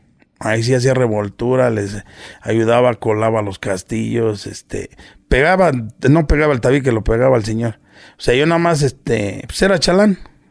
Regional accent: Mexico City, Mexico; also born or lived in Guerrero; No, somos de acá, de Guerrero. Pero así, pues toda mi vida he vivido aquí en la Ciudad de México.

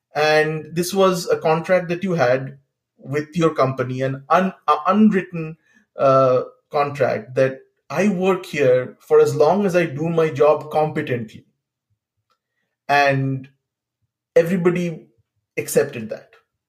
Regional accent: West Bengal, India; In Bengal, and I come from Bengal, which is, of course, was communist at that point of time.

